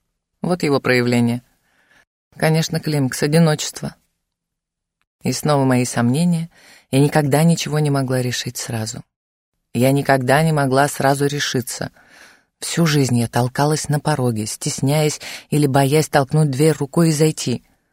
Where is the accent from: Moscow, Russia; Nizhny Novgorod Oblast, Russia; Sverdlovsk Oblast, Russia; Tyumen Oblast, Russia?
Moscow, Russia; Мы с вами примерно одного поколения, мы земляки, я тоже москвичка.